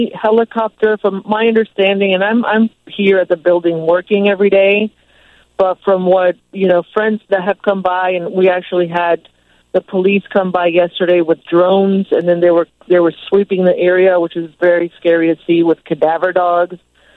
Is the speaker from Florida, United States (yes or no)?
yes; Miami, Florida, United States; But I'm originally from Miami, Florida. I'm used to hurricanes.